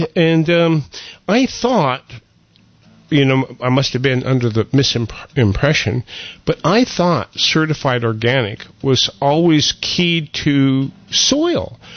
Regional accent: Montana, United States; Yeah, I was raised in Montana, so I know the experience pretty well.

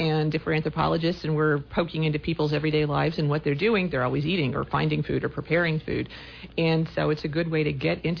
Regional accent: the South, United States; I grew up in the South in a fairly politically and religiously conservative area, and people were terrified of the Soviet Union.

